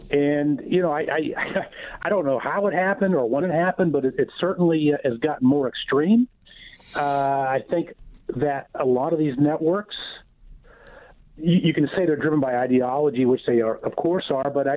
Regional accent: Pleasant Hills, Pennsylvania, United States; Pleasant Hills.

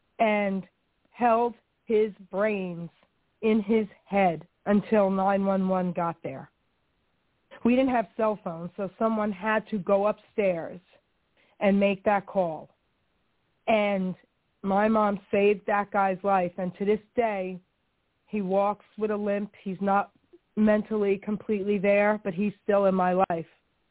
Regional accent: Long Island City, New York, United States; So I want to, you know, this topic tonight is really bringing me back to growing up in Long Island City in the neighborhood and listening to you talk about the neighborhoods.

